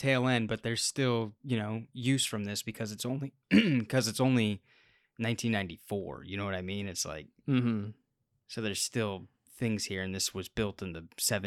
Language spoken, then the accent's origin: English; Orlando, Florida, United States; Cause like I grew up in Orlando, right?